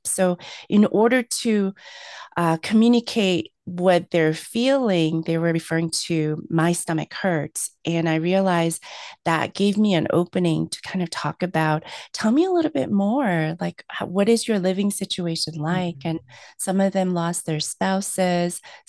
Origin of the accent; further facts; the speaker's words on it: United States; because I grew up in United States. So I may look Korean, but the culture that I come from was very different than South Korea.